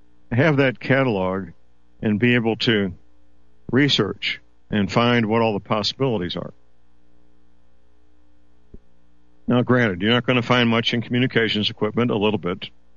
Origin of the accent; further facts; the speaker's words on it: St. Louis, Missouri, United States; I know my hometown, Metropolitan St. Louis, has, I believe, 3, possibly 4.